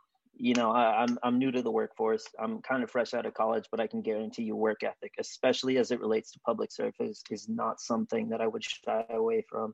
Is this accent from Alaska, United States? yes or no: yes; Bethel, Alaska, United States; You know, I have the perspective of growing up in Bethel and sort of seeing the repercussions of the choices that council has made before.